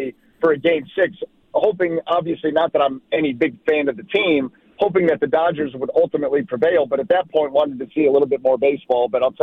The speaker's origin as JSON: {"language": "English", "region": "Ohio", "country": "United States", "tie": "born or raised there", "said": "growing up in Northeast Ohio, a Cleveland Indian fan"}